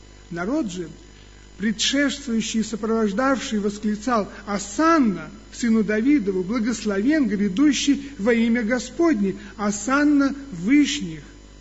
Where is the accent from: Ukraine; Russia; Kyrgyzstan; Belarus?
Kyrgyzstan; Я вот вырос там, в Кыргызстане, знаете, там рано распускаются веточки.